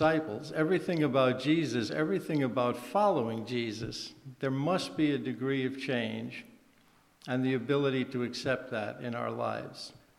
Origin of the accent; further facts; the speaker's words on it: New York City, New York, United States; I grew up in New York City, where we had a soapbox preacher on almost every street corner.